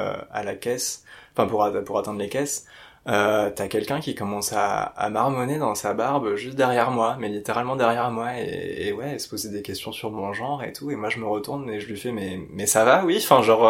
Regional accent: France; mais j'étais en mode « Mais non, mais je suis français »

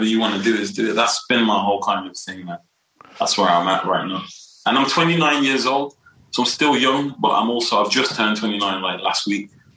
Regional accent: Wolverhampton, West Midlands, United Kingdom; Yeah, I'm here right now. I still live here, born and raised.

